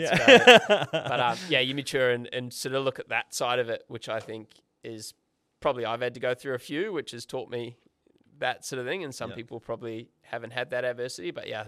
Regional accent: Australia; To be fair, being an Aussie, I've probably been more injured than I haven't.

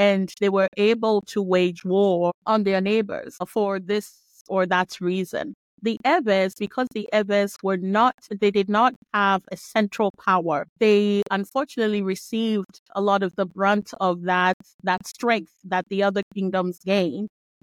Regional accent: Ghana; moved away as an adult; also born or lived in Mali / Togo; now in United States; I grew up in Ghana and in Mali and in Togo. I also came to the United States for my university

